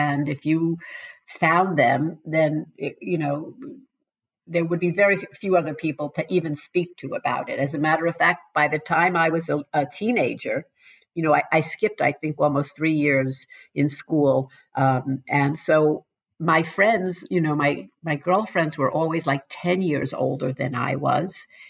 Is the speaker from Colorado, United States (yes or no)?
no; New York City, New York, United States; You know, I'm from New York City, and there was plenty of it there.